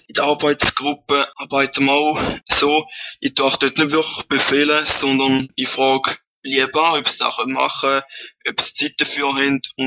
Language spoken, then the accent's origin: German; Rorschacherberg, St. Gallen, Switzerland; Ich komme aus dem Rorschacher Berg beim schönen Bodensee, das ist im Kanton St. Gallen. Ich bin 22 Jahre alt